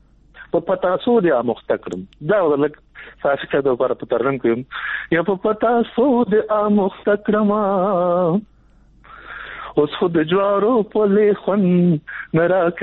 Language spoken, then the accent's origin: Pashto; Nangarhar, Afghanistan; زه د ننګرهار یم